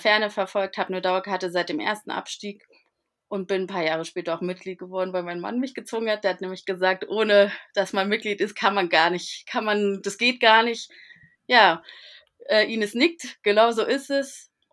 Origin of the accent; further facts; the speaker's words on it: Charlottenburg, Berlin, Germany; born there; Bin schon wieder geboren in Charlottenburg